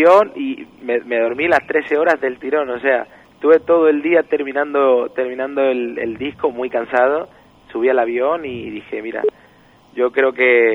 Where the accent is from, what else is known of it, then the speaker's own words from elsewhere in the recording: Palma del Río, Andalusia, Spain; also born or lived in Córdoba; now in Argentina; Soy cordobés, nacido en Córdoba, soy luego criado en Palma del Río, que es un pueblo de la provincia de Córdoba